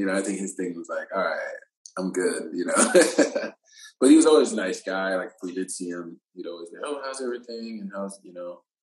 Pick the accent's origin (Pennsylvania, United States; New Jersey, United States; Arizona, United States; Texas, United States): Texas, United States; I didn't understand all the history because I'm from Texas.